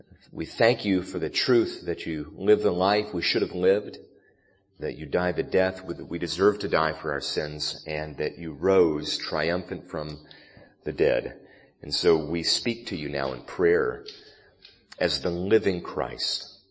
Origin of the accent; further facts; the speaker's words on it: North Carolina, United States; I grew up in Iredell County, North Carolina, and there we averaged, even on a good year, only about 4 inches of snowfall annually.